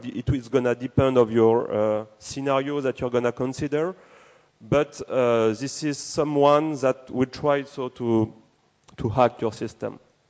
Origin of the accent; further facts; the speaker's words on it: Lille, Hauts-de-France, France; I'm from France, Lille, north of France.